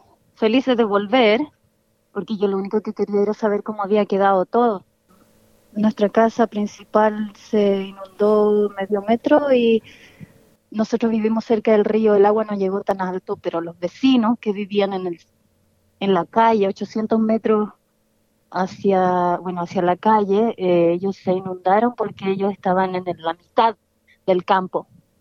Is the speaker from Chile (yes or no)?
yes; Chile; yo vengo de Chile y llueve todo el tiempo en Chile, en el sur, y nunca se inunda, porque claro, pero vivimos al lado del mar